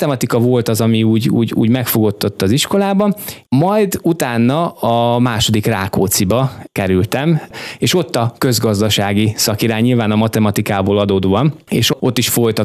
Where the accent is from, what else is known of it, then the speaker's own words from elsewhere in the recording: Kiskunhalas, Bács-Kiskun, Hungary; Én egyedüli gyerek vagyok, ugye itt születtem Kiskunhalason.